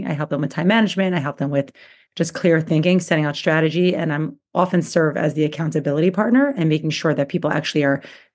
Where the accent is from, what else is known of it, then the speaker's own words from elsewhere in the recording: New York, United States; now in Portland, United States; So I actually live, I'm originally from New York. So that's why I talk a little bit fast. But I live in Portland, Oregon.